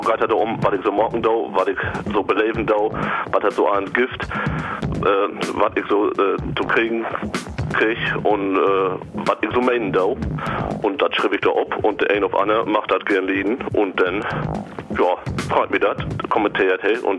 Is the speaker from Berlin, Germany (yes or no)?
no; Lower Saxony, Germany; Ich bin Ostfriese. Ich lebe da aktuell nicht, aber das prägt einen sein Leben lang.